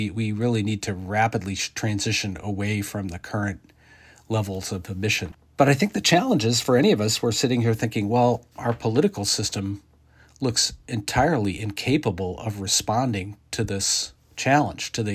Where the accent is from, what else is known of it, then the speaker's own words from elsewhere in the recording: Midwest, United States; She also grew up in the Midwest. I grew up in the Midwest.